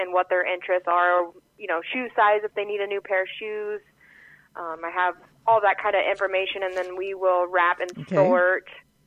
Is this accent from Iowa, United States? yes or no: yes; Atlantic, Iowa, United States; So I was born and raised here in Atlantic. I graduated from high school here in Atlantic.